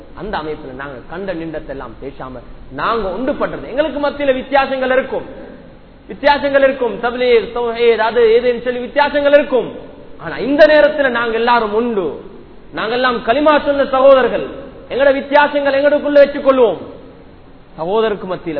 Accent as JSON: {"language": "Tamil", "country": "Sri Lanka", "said": "நாங்க இந்த நாட்டில் பிறந்த முஸ்லீம்கள், நாங்க அவங்க நாட்டில இல்ல வாழ்றோம், இது ஒரு தவறான கருத்து. இது எங்கட நாடு வாப்பா, நாங்க பிறந்த நாடு, நாங்க ஸ்ரீலங்கன்"}